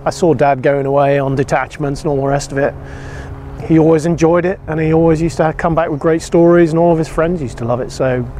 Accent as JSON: {"language": "English", "town": "Lossiemouth", "region": "Scotland", "country": "United Kingdom", "tie": "born or raised there", "said": "my dad was on Buccaneers, I grew up in Lossiemouth and grew up around squadron barbecues and all that kind of stuff"}